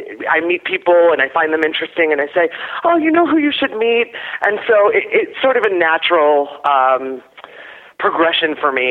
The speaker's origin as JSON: {"language": "English", "town": "New York City", "region": "New York", "country": "United States", "tie": "born or raised there", "said": "seeing Pippin in New York City when I was there. It's my hometown, so I was there in December."}